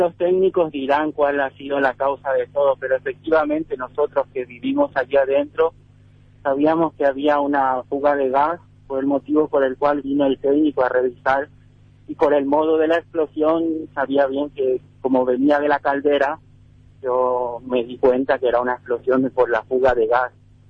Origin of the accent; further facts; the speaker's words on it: Fernando de la Mora, Central, Paraguay; Sí, mi parroquia de origen es la Medalla Milagrosa. De hecho, vivo ahí cerca de la parroquia y fui criado en Fernando de la Mora.